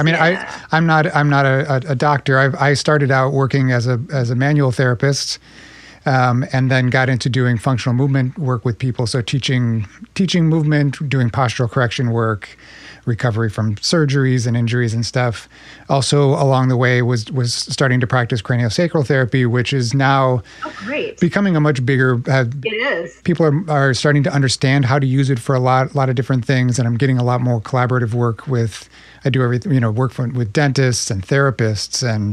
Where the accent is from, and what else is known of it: Minnesota, United States; born or raised there